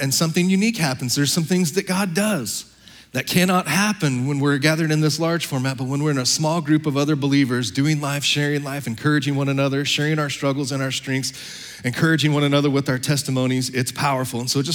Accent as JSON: {"language": "English", "region": "Texas", "country": "United States", "said": "Don't hold it against me. I'm from Texas, all right? I have an excuse, all right?"}